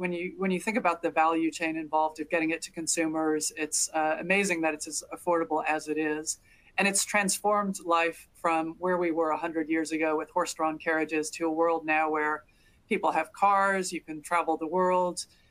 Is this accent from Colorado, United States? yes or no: yes; Colorado, United States; now in Perth, Australia; Yeah, so I grew up in Colorado. So grew up with the mountains as part of my lifestyle, hiking in the summer, skiing in the winter. I have the privilege now of living in Perth, Western Australia